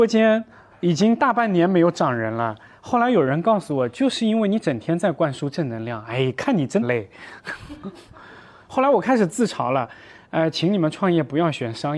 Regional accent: Japan; Chinese is a second language; 但是我们日本人不行啊，我们日本人就想躺平

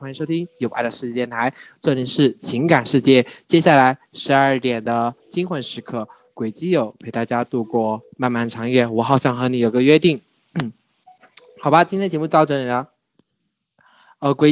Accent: Zhaotong, Yunnan, China; 我是那个昭通那边的，然后九月份应该就上去读大学了

